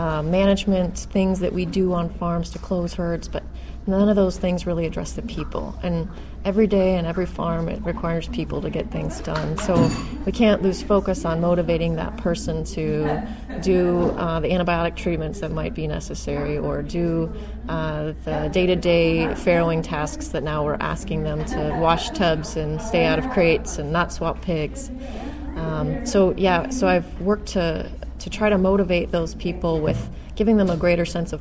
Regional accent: Illinois, United States; I grew up outside Chicago, and I did my undergrad at University of Illinois

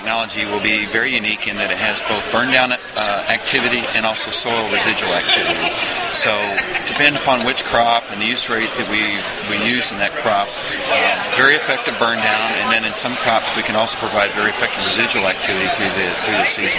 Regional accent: Arkansas, United States; It fits in reasonably well, although I was originally from Arkansas, so.

